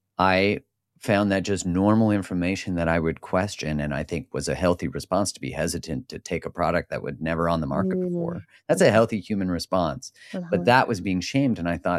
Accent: Canada; But my experience in that time as a Canadian experiencing the U.S., having my wife's American

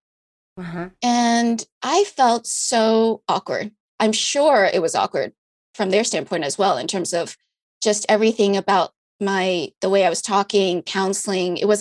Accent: New York City, New York, United States; now in San Francisco, United States; Well, I'm a transplant because I grew up in New York City.

